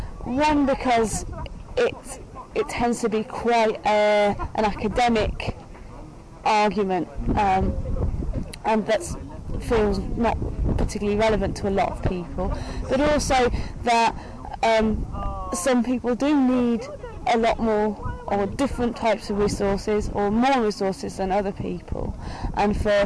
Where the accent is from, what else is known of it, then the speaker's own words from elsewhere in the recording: London, United Kingdom; I come from North London, and I'm a wheelchair user.